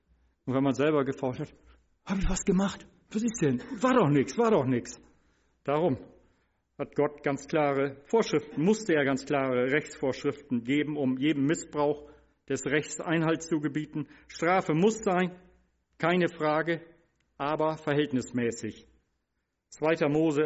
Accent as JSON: {"language": "German", "region": "Northern Germany", "country": "Germany", "said": "Die können wir als Norddeutsche da auch verstehen."}